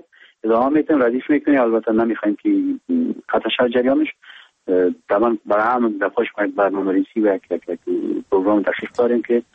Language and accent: Persian; Afghanistan; به عنوان یک افغانی